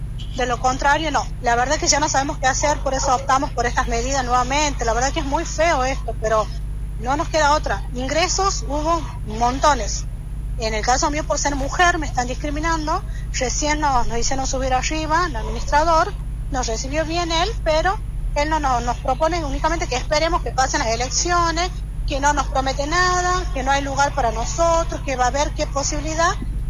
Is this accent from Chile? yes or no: no; Santa Lucía, Canelones, Uruguay; les comento, somos de Santa Lucía, somos hijos de viales fallecidos y retirados.